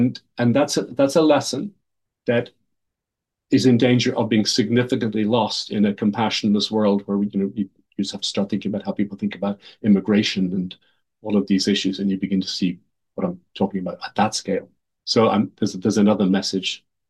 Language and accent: English; Ireland; as a former Irish Catholic, I'm still Irish, but not the latter.